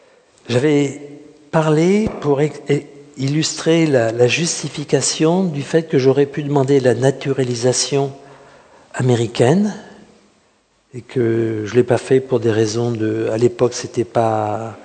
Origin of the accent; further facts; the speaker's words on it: France; accent: French; J'aurais peu à peu perdu mon accent français